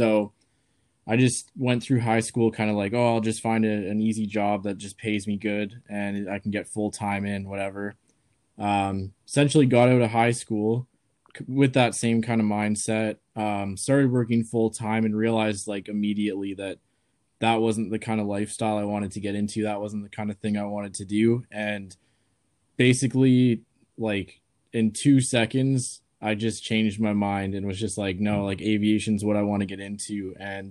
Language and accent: English; Kitchener, Ontario, Canada; I'm from Kitchener, Ontario, Canada.